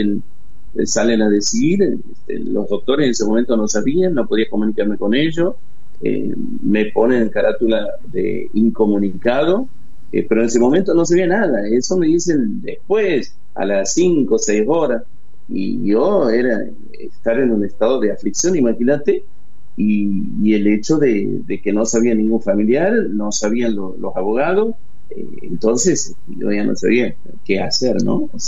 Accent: Santiago del Estero, Argentina; de Santiago del Estero. Estamos de regreso, recién llegando en Santiago del Estero

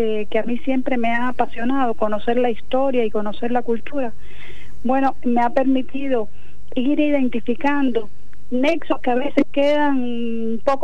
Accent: Camagüey, Cuba; now in Argentina; nací en Cuba, en Camagüey. Estudié en Cuba todo el tiempo. Una parte posteriormente la hice en la antigua Unión Soviética y el resto de mi preparación todo ha sido en Cuba.

